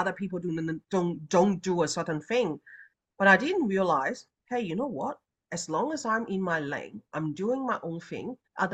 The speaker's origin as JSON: {"language": "English", "country": "Hong Kong", "said": "I'm from Hong Kong, so we're very efficient people."}